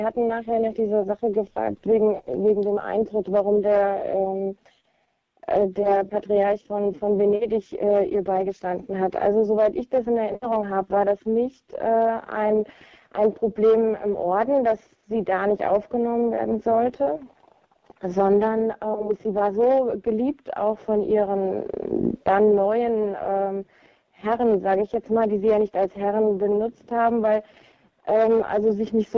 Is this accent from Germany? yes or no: yes; Steinau an der Straße, Hesse, Germany; ich komme aus der Nähe von Steinau an der Straße. Das liegt ungefähr 30 Kilometer südlich von Fulda.